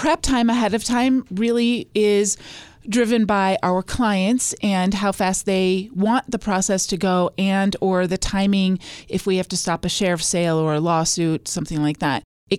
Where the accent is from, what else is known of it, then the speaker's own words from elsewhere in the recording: Lincoln, Nebraska, United States; born there; also born or lived in Sweden / Minnesota; I was born in Lincoln, Nebraska. My dad was a professional Boy Scout, so we traveled every time he got a promotion.